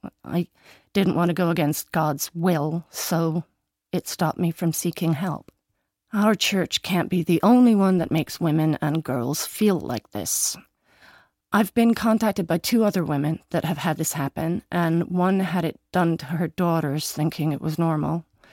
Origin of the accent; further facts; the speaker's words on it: Midwest, United States; I grew up in Midwest America. My father was a church minister and my parents had very strict conservative beliefs.